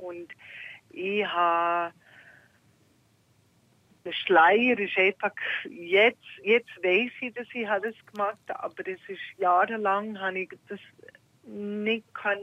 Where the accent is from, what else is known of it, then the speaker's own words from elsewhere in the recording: United States; German is a second language; Also eigentlich bin ich Amerikanerin.